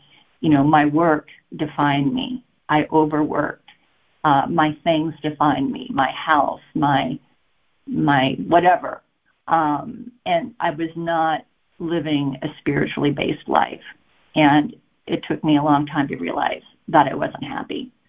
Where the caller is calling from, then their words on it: Santa Barbara, California, United States; I'm calling in from Santa Barbara, California.